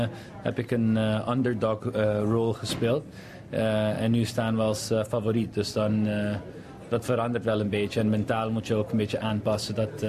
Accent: Curaçao; Dutch is a second language; Ik kom uit Curaçao, maar ik heb toch een kans voor Nederland of een grotere land te spelen.

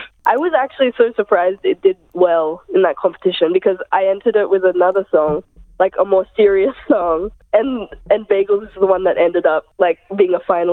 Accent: Sydney, New South Wales, Australia; I'm 16. I'm from Sydney.

